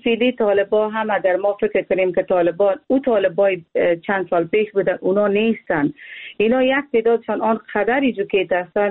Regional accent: Afghanistan; من یک افغان هستم

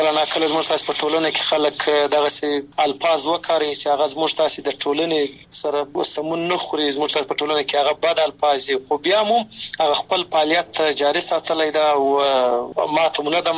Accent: Afghanistan; د یو افغان په توګه دی یو ځوان او مسلمان په توګه

